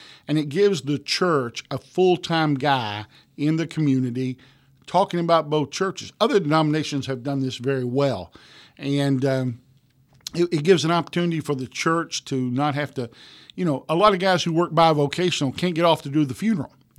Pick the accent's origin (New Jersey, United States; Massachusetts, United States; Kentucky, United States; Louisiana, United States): Kentucky, United States; You know, I grew up in Eastern Kentucky, and we in those days had pastors who would pastor three or four churches.